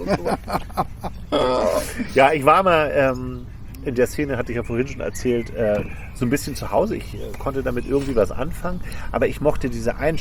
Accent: Hamburg, Germany; Und ich komme aus Altona in Hamburg

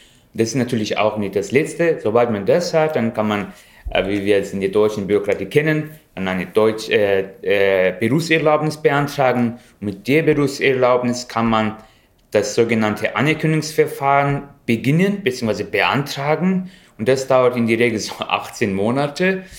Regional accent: Azerbaijan; German is a second language; moved away as an adult; now in Germany; Auch wenn man es bei mir nicht merkt, ich komme tatsächlich nicht aus Deutschland, sondern aus Aserbaidschan. Und ich kam 2014 nach Deutschland

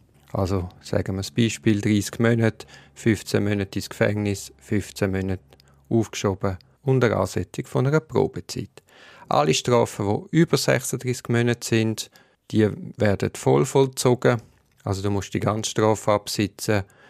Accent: Switzerland; Noch einmal, als Frau, als Schweizerin und als Juristin bin ich mit dem Ergebnis nicht zufrieden.

